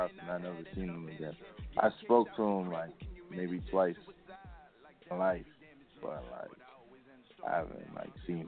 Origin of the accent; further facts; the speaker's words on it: Brooklyn, New York, United States; born there; Alright, so, I was born in Brooklyn, New York. My mom, she's actually from Haiti. My dad was from Jamaica